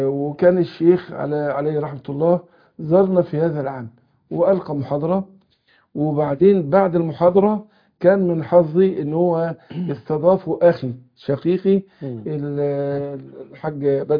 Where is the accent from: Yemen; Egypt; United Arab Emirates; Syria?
Egypt; Suez, Suez Governorate; born there; في محافظة السويس اللي هي مسقط رأسي